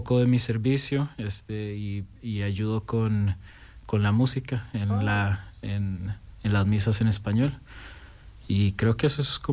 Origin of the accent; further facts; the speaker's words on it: Costa Rica; Pues yo nací en Costa Rica. Ahí me crié hasta el colegio, hasta que salí del colegio. Mi papá es de Costa Rica y mi mamá es de los Estados Unidos, de Ohio, en Cincinnati.